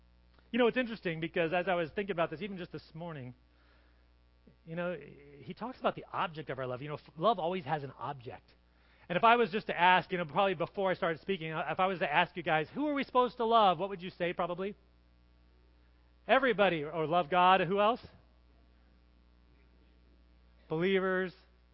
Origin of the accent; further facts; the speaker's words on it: Corvallis, Oregon, United States; We grew up in Corvallis, and he was out playing in the yard.